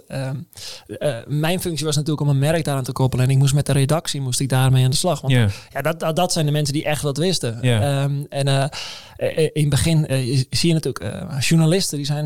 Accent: Zaandam, North Holland, Netherlands; Maar ja, ik ben een jongen uit Zaandam.

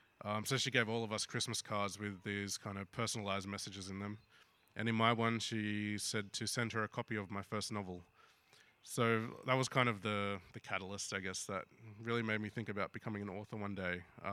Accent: Bega, New South Wales, Australia; I grew up in Bega on the far south coast of New South Wales.

